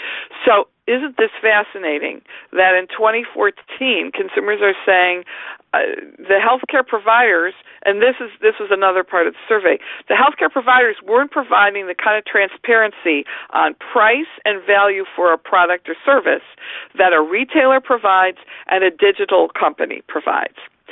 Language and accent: English; Detroit, Michigan, United States; I grew up in Detroit, union family, so you can imagine where my politics and my sympathies are.